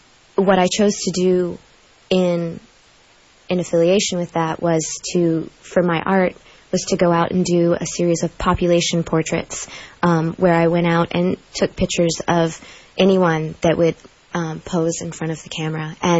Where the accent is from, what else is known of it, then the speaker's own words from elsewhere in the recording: United States; For me, for example, I'm an American, and I'm a fourth or fifth generation American, but I'm a mutt.